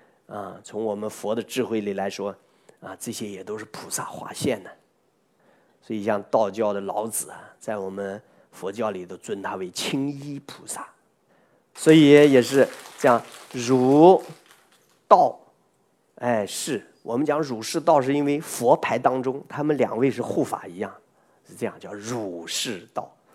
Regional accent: China; 一般性我们中国人现在都不太了解我们自己民族的一些神灵了

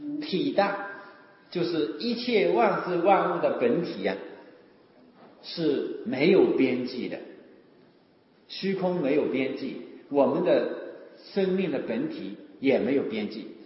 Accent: Wenzhou, Zhejiang, China; 我们温州人特别对这部经典啊，我觉得是特别的尊重。

